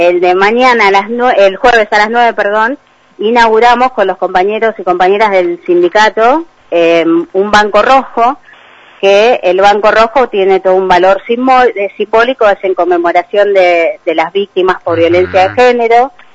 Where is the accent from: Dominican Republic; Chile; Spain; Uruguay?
Chile; now in Pinamar, Argentina; Yo soy chilena, milité muchos años en la izquierda en Chile, y cuando me vine a vivir a Pinamar, hace ya muchísimos años